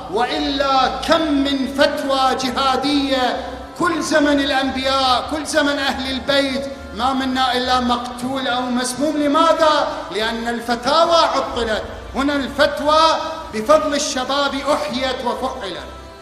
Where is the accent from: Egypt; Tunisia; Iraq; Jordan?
Iraq; أكثرنا كعراقيين صارت هزة نفسية وسقوط قلوب، أو كادت تسقط القلوب